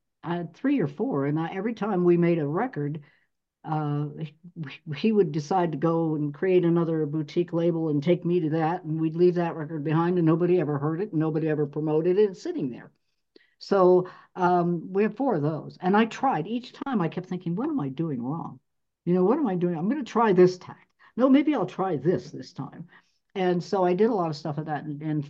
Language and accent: English; Pennsylvania, United States; born there; moved away; And I was born in Pennsylvania, but I knew in my spirit that I belonged in the West. And so I came West and I have stayed here ever since.